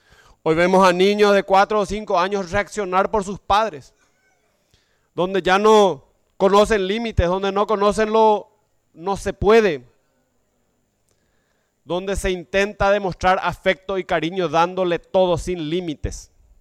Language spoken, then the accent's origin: Spanish; Paraguay; es el tema que nos toca hoy como paraguayos